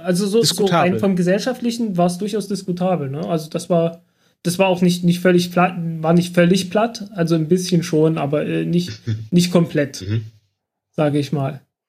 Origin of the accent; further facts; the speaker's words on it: Germany; ich komme aus dem Dreiländereck zwischen Sachsen, Thüringen und Sachsen-Anhalt.